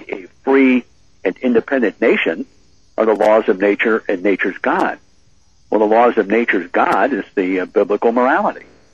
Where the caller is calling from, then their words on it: Tri-Cities, Washington, United States; I'm from the Tri-Cities.